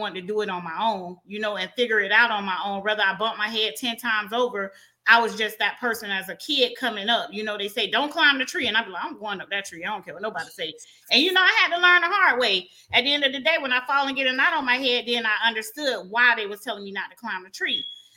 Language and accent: English; St. Petersburg, Florida, United States; I was raised in the south side of St. Pete, born and raised in St. Pete. I grew up mostly in the Botley Park area.